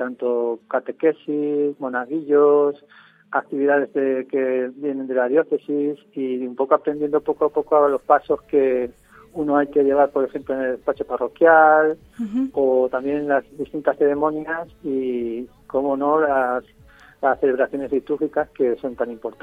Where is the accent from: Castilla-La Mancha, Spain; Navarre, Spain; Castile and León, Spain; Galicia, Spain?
Castilla-La Mancha, Spain; Manzanares; soy de Manzanares y entré en el seminario el año 2015, en septiembre